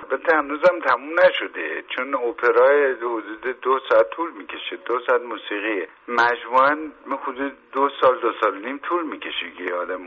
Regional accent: Iran; اینو برای این نمیگم که حالا چون من ایرانی هستم

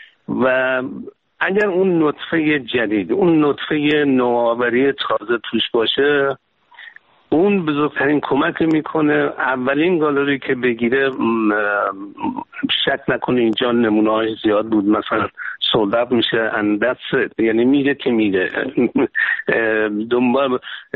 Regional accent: Kermanshah, Iran; خب من بچه کرمانشاه هستم، در سال 1320 به دنیا آمدم که میشه 1941 و الان 3-4 روز که 76 سالم شد.

